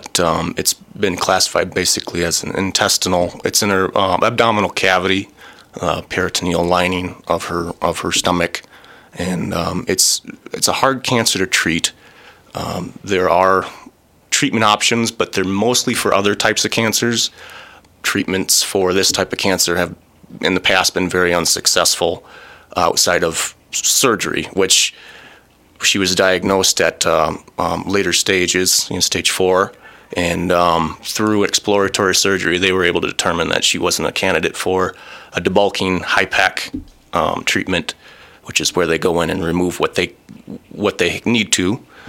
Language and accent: English; Excelsior, Wisconsin, United States; I grew up in the Blue River area, down in the little town of Excelsior.